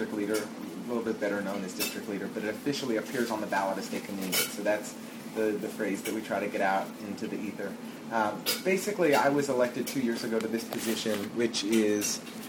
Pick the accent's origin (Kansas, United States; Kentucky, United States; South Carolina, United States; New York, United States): New York, United States; Brooklyn; So I grew up in the downtown Brooklyn.